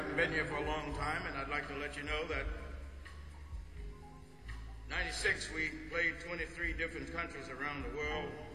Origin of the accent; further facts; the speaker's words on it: Mississippi, United States; accent: Mississippi; That's my Mississippi accent for Bosnia.